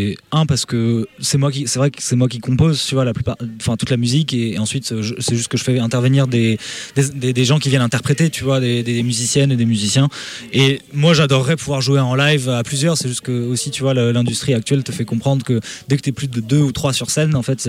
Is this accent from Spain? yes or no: yes; Spain; moved away as an adult; now in France; moi, j'ai pas grandi en France. J'ai grandi en Espagne, parce que je suis franco-espagnol. Maman espagnole, papa français, on va dire. Et j'ai grandi en Espagne et je suis arrivé à 18 ans ici.